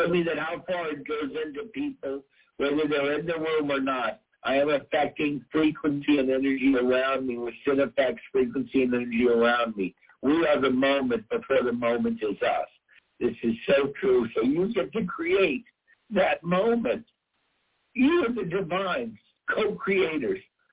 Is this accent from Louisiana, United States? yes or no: yes; New Orleans, Louisiana, United States; Out of Louisiana, which is my hometown, I was born and raised in New Orleans, so that is very close to my heart.